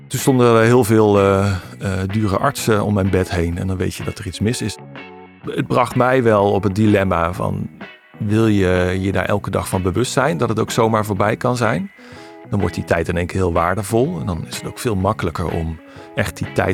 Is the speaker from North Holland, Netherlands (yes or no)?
no; Limburg, Netherlands; born there; ik ben geboren in Noord-Limburg, dus ik moest hoe dan ook weg voor mijn studie.